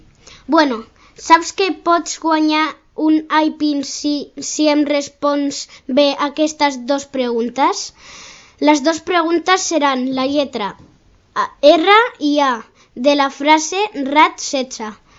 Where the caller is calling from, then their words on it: Shanghai, China; Des de Xina, més ben dit, des de Xangai.